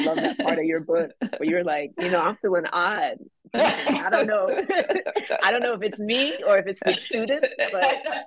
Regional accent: Atlanta, Georgia, United States; now I'm going to tangent, but I'm from Atlanta.

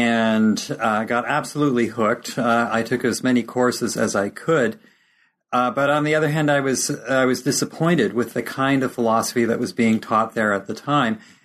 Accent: North Vancouver, British Columbia, Canada; also born or lived in Esterhazy, Saskatchewan; I was born in Esterhazy, Saskatchewan, which is the middle Canadian prairie province. And my mother was an elementary school teacher, and my father was a journalist. I ended up being raised in North Vancouver.

